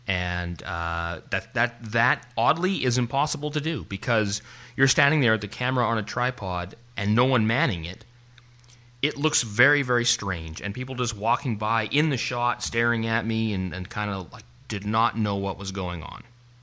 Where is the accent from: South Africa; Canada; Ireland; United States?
Canada; Well, of course we're lumberjacks. We're Canadian.